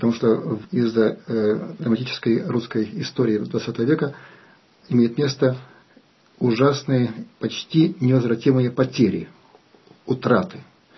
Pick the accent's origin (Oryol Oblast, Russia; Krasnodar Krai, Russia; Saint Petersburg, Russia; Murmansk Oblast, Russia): Saint Petersburg, Russia; born there; Родился я в Петербурге, в бывшем Ленинграде, 55 лет назад.